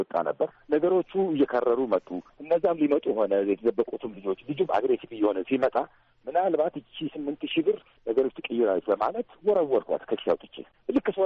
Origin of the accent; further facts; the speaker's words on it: Addis Ababa, Ethiopia; አዲስ አበባ ልጆች ነን፣ ተወልደን ያደግንበት ነው ይሄ ቦታ።